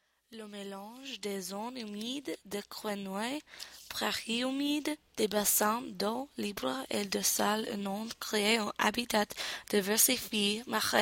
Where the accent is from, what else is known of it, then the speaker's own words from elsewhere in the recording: Utica, New York, United States; French is a second language; je suis d'État de New York, ma ville natale est Utica.